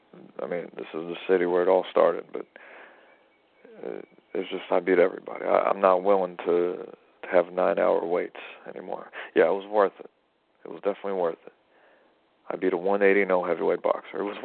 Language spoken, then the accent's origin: English; England, United Kingdom; now in Hollywood, United States; Obviously, I'm English, but come on.